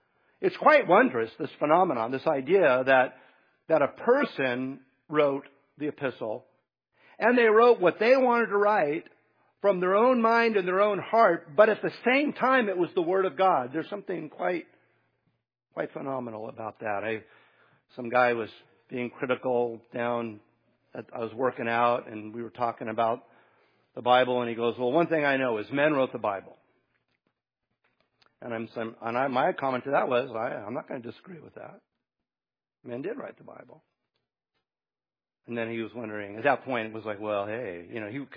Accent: United States; because we're from America.

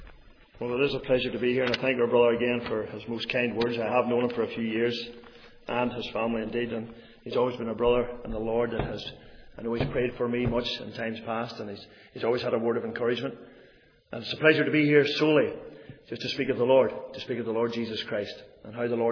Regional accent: Maghera, Northern Ireland, United Kingdom; now in Magherafelt, United Kingdom; I'm now from Macrafelt, belong to the Free Presbyterian Church in Macrafelt, but I grew up in Macra, a little village there at the foot of the Glenshean Pass.

